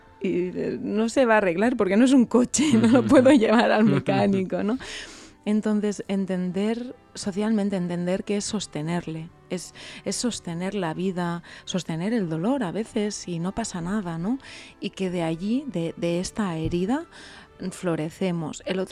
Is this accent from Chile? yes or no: no; Spain; first language Catalan; Spanish is a second language; una novela que escribí en inglés al catalán, que bueno, es mi lengua materna, claro